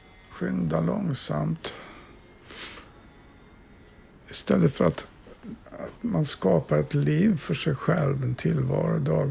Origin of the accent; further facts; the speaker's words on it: Sweden; Lagom är bäst, som vi svenskar brukar säga.